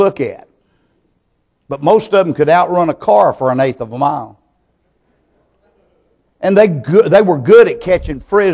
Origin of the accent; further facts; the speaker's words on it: Myrtle Springs, Texas, United States; As a boy growing up in East Texas, in a little country town called Myrtle Springs, there wasn't a whole lot to do.